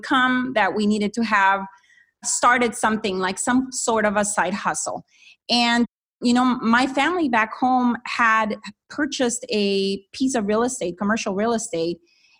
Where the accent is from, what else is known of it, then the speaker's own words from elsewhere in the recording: Honduras; moved away; So I am originally from Honduras, and I came here back in 1995